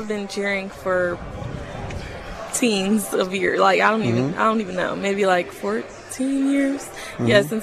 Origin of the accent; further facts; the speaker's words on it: Hattiesburg, Mississippi, United States; I'm from Hattiesburg, Mississippi.